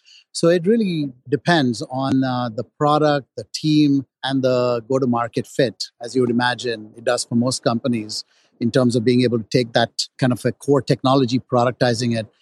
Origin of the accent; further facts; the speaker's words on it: Edinburgh, Scotland, United Kingdom; born there; I was born in Edinburgh.